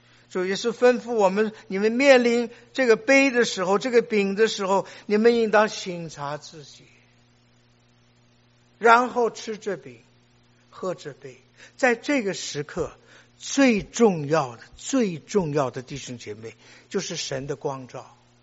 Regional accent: China; 你知道我们中国人很多人都有偶像的崇拜，我们今天还是有很多同胞们过年过节的时候到庙里去拜呀。

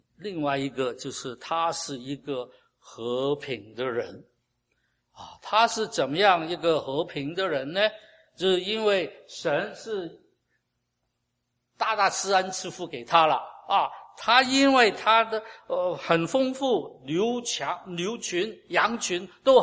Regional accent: China; 我们中国人有时候，特别人家不听我们的话的时候呢，不大高兴

